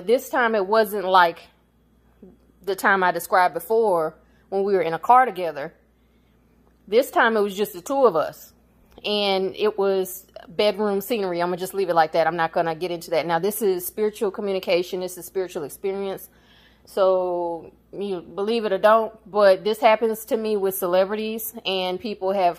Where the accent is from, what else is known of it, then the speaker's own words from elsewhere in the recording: Myrtle Beach, South Carolina, United States; including him repping my hometown in a track on his Port of Miami 2 album. I woke up out in Myrtle Beach.